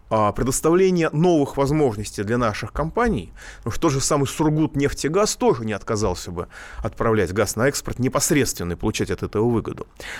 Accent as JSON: {"language": "Russian", "region": "Moscow", "country": "Russia", "said": "я москвич, но как-то я живу в Москве, а не в Норильске."}